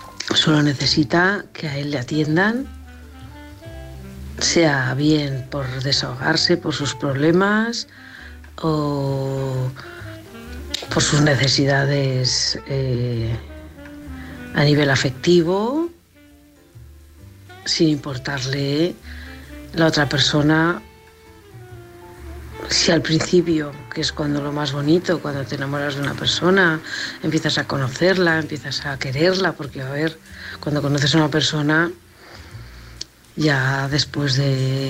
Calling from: Valencia, Valencian Community, Spain; de Valencia.

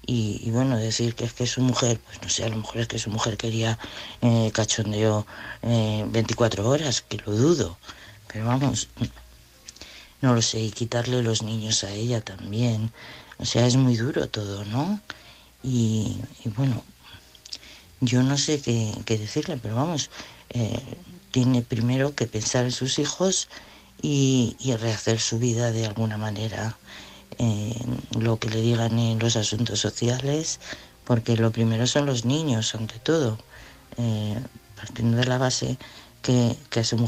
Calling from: Madrid, Community of Madrid, Spain

